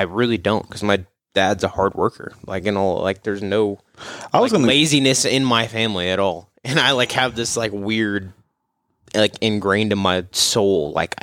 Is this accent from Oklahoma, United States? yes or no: yes; Tulsa, Oklahoma, United States; We're not all from Kiefer. I know it's common where you're from. But I'm from Midtown Tulsa.